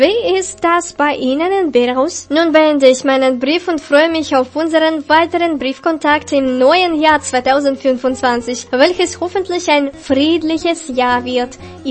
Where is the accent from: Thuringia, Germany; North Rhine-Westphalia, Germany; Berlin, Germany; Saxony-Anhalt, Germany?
Thuringia, Germany; Gera; nördlich meiner Heimatstadt Gera.